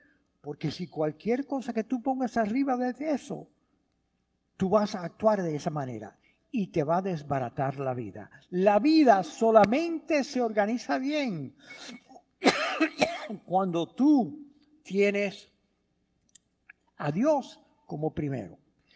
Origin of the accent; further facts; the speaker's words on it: Cuba; now in United States; Cuando nosotros llegamos aquí, mi familia llegó aquí de Cuba